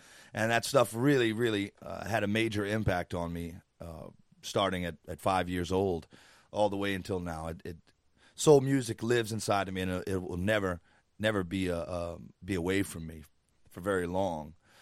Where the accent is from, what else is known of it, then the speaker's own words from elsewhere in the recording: Louisiana, United States; So I'm born and raised in South Louisiana, 40 miles from the Gulf of Mexico as the crow flies.